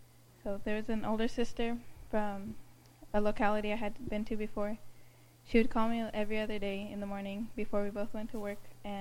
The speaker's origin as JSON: {"language": "English", "town": "Plano", "region": "Texas", "country": "United States", "said": "from Plano. And in the past decade, I've moved around like 7 times, probably."}